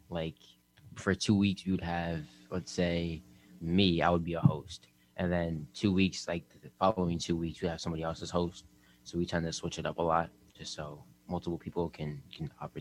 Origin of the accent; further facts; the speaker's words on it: Catskill, New York, United States; 14, I'm from Catskill.